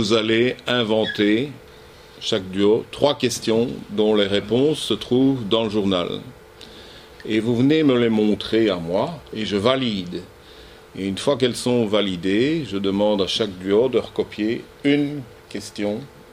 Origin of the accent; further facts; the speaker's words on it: Belgium; Chez nous en Belgique, on a le journal des enfants